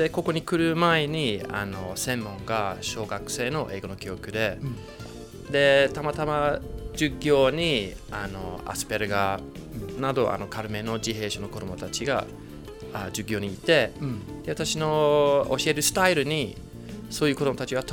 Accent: United Kingdom; Japanese is a second language; now in Japan; いや、自分から見たらまだイギリス人だとはっきり思うんですけど

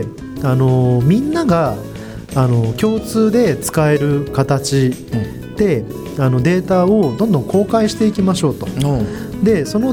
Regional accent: Tokyo, Japan; 私東京出身で、うん、東京でですね

